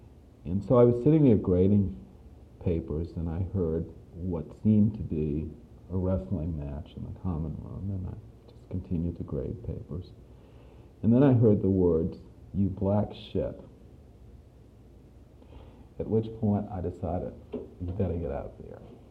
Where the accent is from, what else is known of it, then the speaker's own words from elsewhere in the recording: Virginia, United States; had not gone on in my experience of growing up in Virginia.